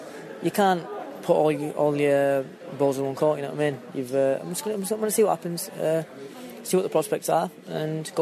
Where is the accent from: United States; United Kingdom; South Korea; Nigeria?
United Kingdom; Don't get me wrong, I'm a British Muslim and I'm proud to be, but I'm British at the end of the day.